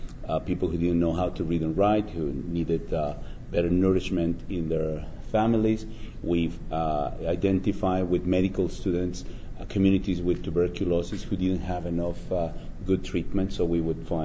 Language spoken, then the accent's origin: English; Mexico; I come from Mexico.